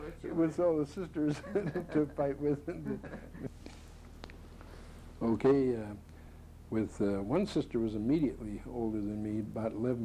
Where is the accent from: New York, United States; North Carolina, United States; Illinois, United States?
Illinois, United States; Decatur; also born or lived in Wisconsin; So basically we're a Decatur background family. I was born in born in Wisconsin instead of...